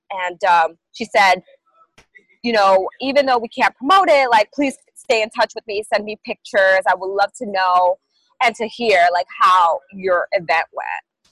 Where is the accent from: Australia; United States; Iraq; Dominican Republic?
Dominican Republic; growing up in the Dominican Republic, I had a very, like, innocent childhood in the Dominican Republic.